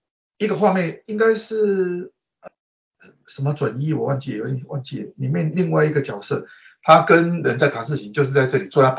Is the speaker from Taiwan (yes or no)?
yes; Taiwan; 那个老板是我们，也是我们台湾人陈先生。